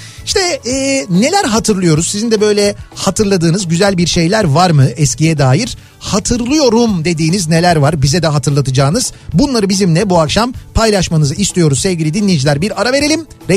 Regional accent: Istanbul, Turkey; doğma büyüme İstanbullu olan ben

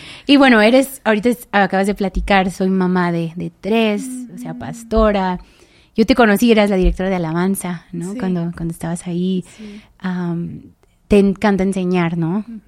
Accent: Tepic, Nayarit, Mexico; O sea, somos de Tepic, por favor. Todo nos emociona, todo es nuevo para nosotros.

